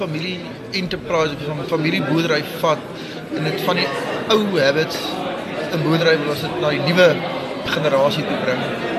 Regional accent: Bloemfontein, Free State, South Africa; ek is van die Bloemfontein omgeving. Ons is net so buiten Bloemfontein.

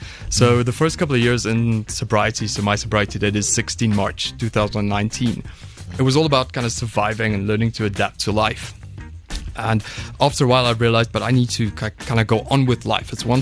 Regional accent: Polokwane, Limpopo, South Africa; first language af; English is a second language; Yeah, so I grew up in Polokwane. I was there from the age of 3. So I went to primary school there.

